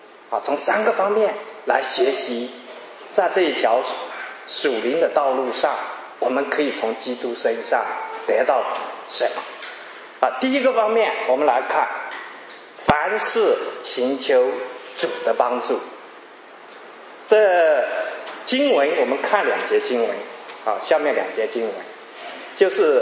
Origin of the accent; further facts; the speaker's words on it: China; 就像我们今天很类似我们中国人的婚礼啊。